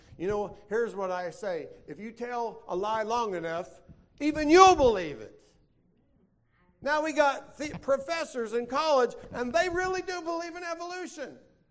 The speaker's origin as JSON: {"language": "English", "country": "United States", "said": "But I have a problem with that because I'm an American."}